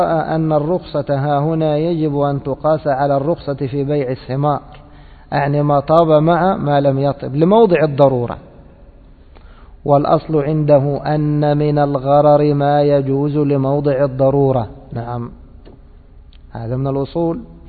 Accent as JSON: {"language": "Arabic", "country": "Egypt", "said": "احنا عندنا في مصر شيء مشهور وهو ايش أبو عبد الله؟ البرسيم."}